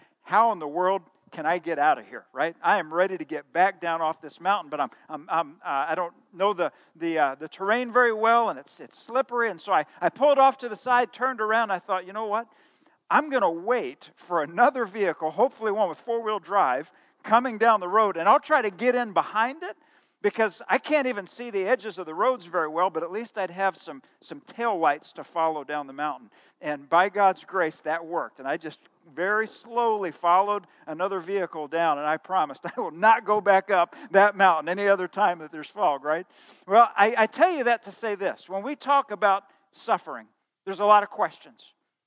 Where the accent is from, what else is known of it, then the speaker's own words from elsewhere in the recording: Midwest, United States; And so I thought, you know, I'm from the Midwest.